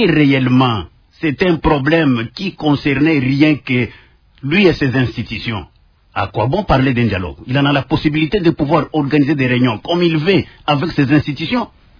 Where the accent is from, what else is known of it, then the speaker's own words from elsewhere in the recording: DR Congo; nous devons nous regarder en face en tant que Congolais